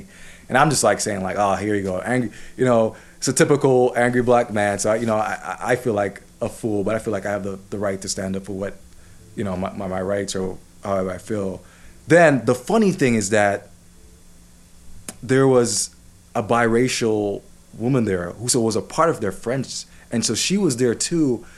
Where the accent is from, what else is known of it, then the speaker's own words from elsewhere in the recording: Jamaica; now in California, United States; I came from, meaning I was born in Jamaica, coming to America, and then moving to California, you know what I'm saying? And I'm like, what is this whole being black thing? You know, I'm Jamaican, you know, I'm Jamaican American.